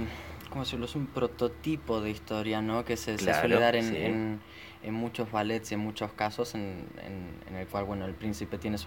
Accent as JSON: {"language": "Spanish", "town": "Málaga", "region": "Andalusia", "country": "Spain", "tie": "born or raised there", "also_born_or_lived": "Madrid / London", "moved": "yes", "said": "nací en Málaga, estudiar allá, después me mudé a Madrid y después a Londres"}